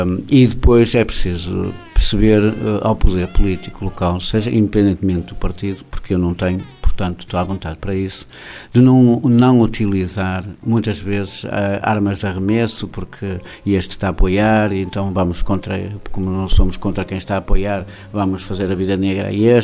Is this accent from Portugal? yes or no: yes; Viana do Castelo, Portugal; eu sou vianense de Gema.